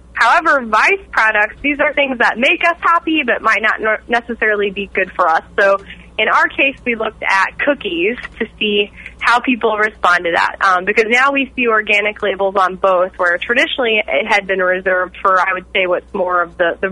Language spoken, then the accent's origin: English; Texas, United States; Sure. I grew up in Texas. I did FFA and 4-H growing up, so I showed pigs.